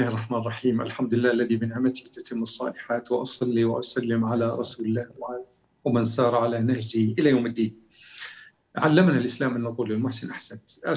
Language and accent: Arabic; Abha, Asir, Saudi Arabia; born there; ولدت في مدينة أبها 1371-1952